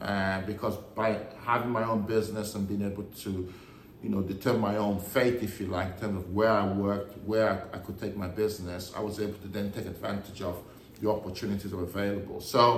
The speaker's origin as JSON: {"language": "English", "country": "Nigeria", "tie": "born or raised there", "also_born_or_lived": "Germany", "said": "besides growing up in Nigeria, that my formative years in Nigeria"}